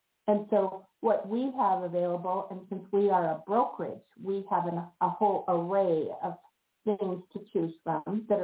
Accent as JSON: {"language": "English", "region": "Wyoming", "country": "United States", "tie": "born or raised there", "also_born_or_lived": "Boise", "lives_now": "Myrtle Beach, United States", "said": "from Myrtle Beach, South Carolina. My husband and I just relocated here a year and a half ago from Boise, Idaho. We grew up in Wyoming, actually"}